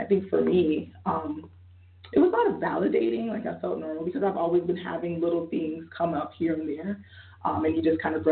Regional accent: Buffalo, New York, United States; born there; Yes, I was born here in Buffalo. I live right down the street, actually, not too far from here.

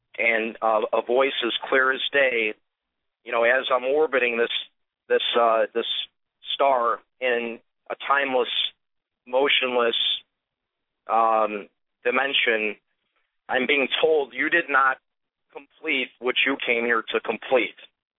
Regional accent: Melrose Park, Illinois, United States; And we grew up in Melrose Park, Illinois, which is a town of about 30,000 people. It's a subdivision 20 minutes northwest of the city. It's a very old Italian community.

